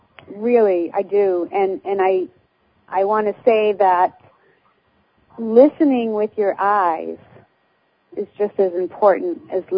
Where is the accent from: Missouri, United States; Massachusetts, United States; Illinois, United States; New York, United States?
Massachusetts, United States; accent: Boston; that was my Boston accent.